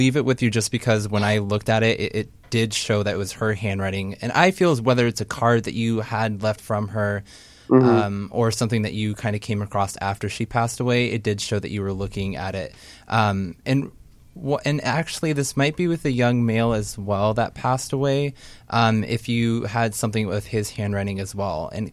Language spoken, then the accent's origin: English; Portland, Oregon, United States; I'm from Portland, Oregon.